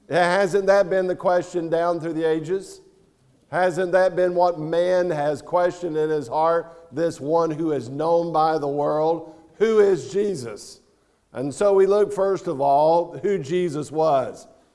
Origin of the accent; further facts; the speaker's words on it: Florida, United States; I'm from Florida, and it's hot there probably 9 months out of the year, and so this is quite cool weather for me